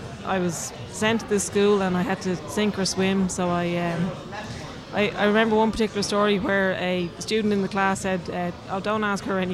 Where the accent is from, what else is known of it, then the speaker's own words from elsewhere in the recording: Wicklow, Leinster, Ireland; So I grew up in Wicklow, and I learned Irish in grammar school there.